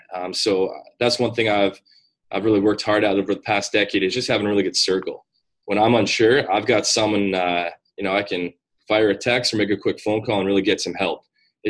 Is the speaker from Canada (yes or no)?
yes; British Columbia, Canada; I'm actually based out of Vancouver, Canada. I'm Canadian